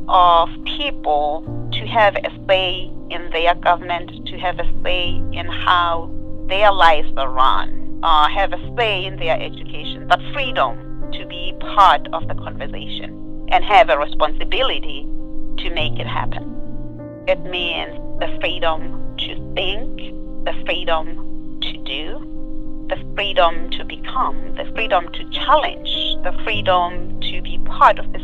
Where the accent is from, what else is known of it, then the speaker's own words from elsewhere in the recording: Durban, KwaZulu-Natal, South Africa; now in Maryland, United States; I grew up in Durban, South Africa. That is where my childhood was, and that is where my education and teaching was.